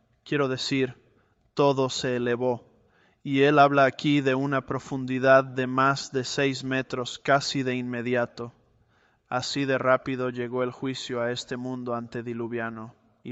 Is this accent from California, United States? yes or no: yes; California, United States; moved away as an adult; also born or lived in Texas; Soy de California y me mudé a Texas hace más de 2 décadas.